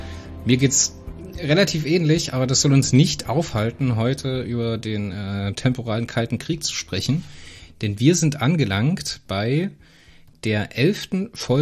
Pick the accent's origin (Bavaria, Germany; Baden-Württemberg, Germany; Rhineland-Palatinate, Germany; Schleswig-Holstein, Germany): Rhineland-Palatinate, Germany; Bei uns im Hunsrück